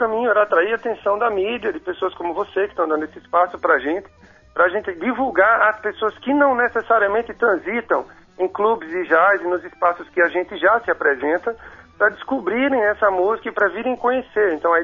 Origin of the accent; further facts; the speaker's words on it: Maceió, Alagoas, Brazil; moved away; eu sou de Maceió, estou aqui há menos de 10 anos